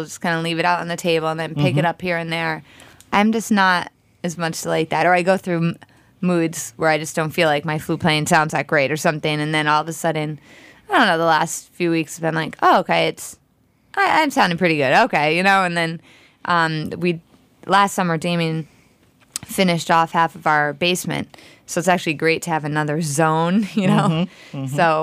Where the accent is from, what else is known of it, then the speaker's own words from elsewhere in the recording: Easton, United States; especially given the fact that I'm not from Ireland, that I grew up just in Easton